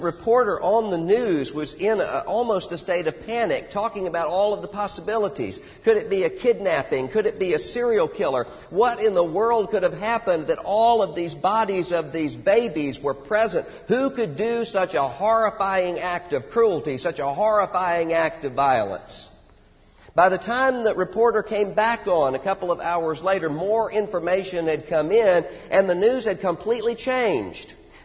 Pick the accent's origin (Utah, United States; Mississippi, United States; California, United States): Mississippi, United States; I was home visiting in Mississippi in my hometown while I was working on my doctorate here